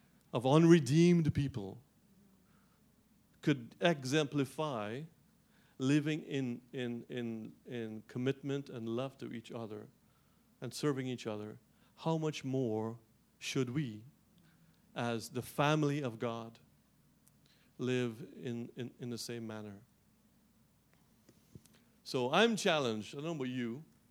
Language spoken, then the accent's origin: English; Guyana; moved away; I grew up in Guyana, as you know.